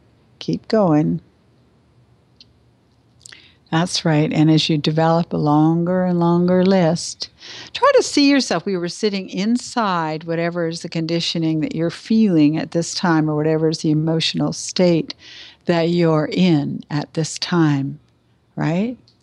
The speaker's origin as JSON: {"language": "English", "country": "Canada", "lives_now": "Los Angeles, United States", "said": "I'm in LA, I'm a Canadian"}